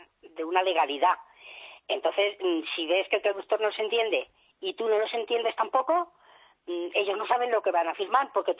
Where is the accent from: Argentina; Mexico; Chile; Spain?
Spain; Pinto, Community of Madrid; somos de Pinto, naturales